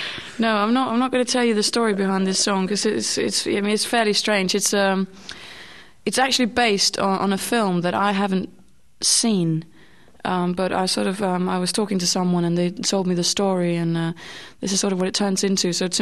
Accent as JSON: {"language": "English", "country": "Denmark", "tie": "born or raised there", "second_language": "English", "said": "In my hometown in Denmark, there is a shop called The Head Shop."}